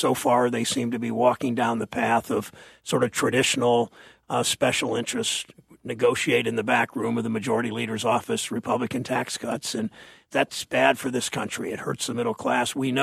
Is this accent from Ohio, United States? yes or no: yes; Ohio, United States; hundreds of thousands in my home state of Ohio